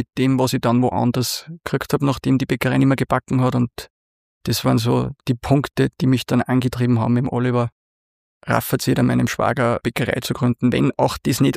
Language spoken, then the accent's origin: German; Linz, Upper Austria, Austria; aufgewachsen bin ich im Zentrum von Urfahr in Linz über der Bäckerei meiner Eltern.